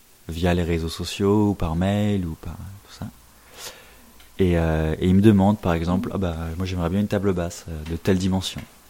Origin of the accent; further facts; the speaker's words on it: Cholet, Pays de la Loire, France; now in Saint-Georges-sur-Loire, France; voilà, j'ai 23 ans et je vis à Saint-Georges-sur-Loire et je viens de Cholet, j'ai grandi à Cholet, cette bien belle ville, au cœur des Mauges.